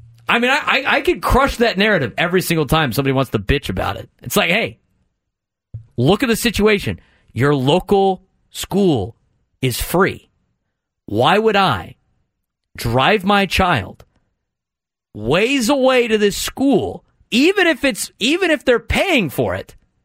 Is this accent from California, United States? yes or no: yes; San Diego, California, United States; I grew up in Scripps Ranch.